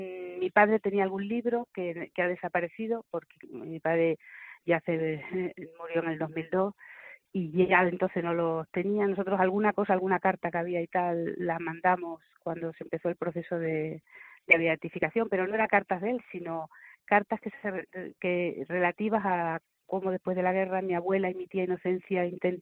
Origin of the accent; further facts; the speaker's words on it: Cáceres, Extremadura, Spain; Nosotros somos de Cáceres, mi tío era de un pueblo de Cáceres, en Madrid, nació en Madrid